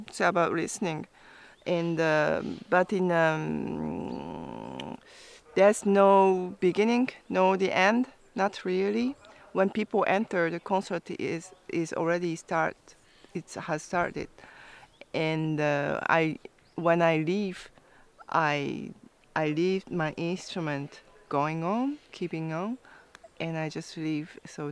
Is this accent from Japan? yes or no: yes; Japan; English is a second language; now in Paris, France; I'm a musician from Paris, but originally from Japan.